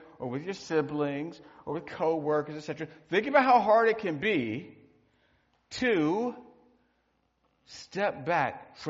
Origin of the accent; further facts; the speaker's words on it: Maryland, United States; I grew up in Maryland. My grandparents were in South Carolina and North Carolina. My relatives were up and down the East Coast.